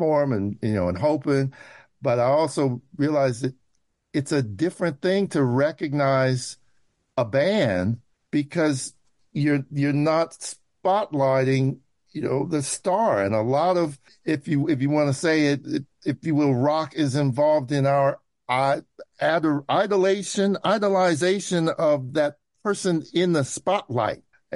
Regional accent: California, United States; I'm from the Bay Area. … There were some really wild-looking and sounding bands where I was, you know, in high school.

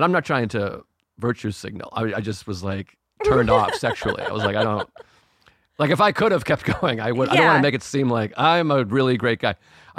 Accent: East Coast, United States; I'm from the East Coast, but the West Coast is the better coast.

